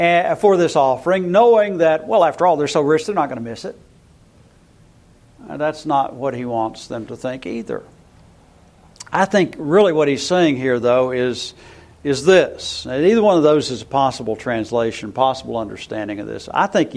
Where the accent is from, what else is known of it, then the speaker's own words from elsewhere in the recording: Bristol, United States; It's going to go right through my hometown as it curves back north again. So I've never lived there for a long time, never had a hurricane come through Bristol.